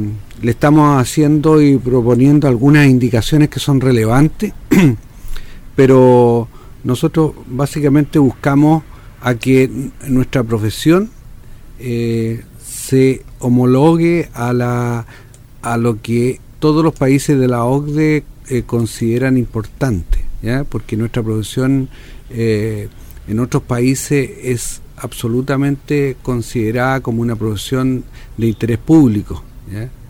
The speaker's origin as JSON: {"language": "Spanish", "town": "Santiago", "region": "Santiago Metropolitan Region", "country": "Chile", "lives_now": "San Fernando, Chile", "said": "Soy de Santiago, tengo la oficina allá, pero vivo en San Fernando."}